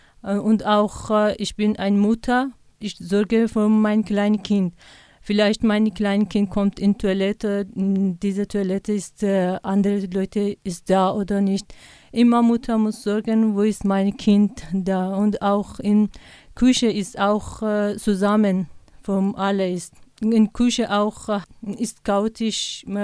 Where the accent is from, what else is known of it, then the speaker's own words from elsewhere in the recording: Afghanistan; German is a second language; now in Munich, Germany; ich komme aus Afghanistan. Seit 3 Jahren bin ich in München. Leider, ich kann nicht gut Deutsch sprechen.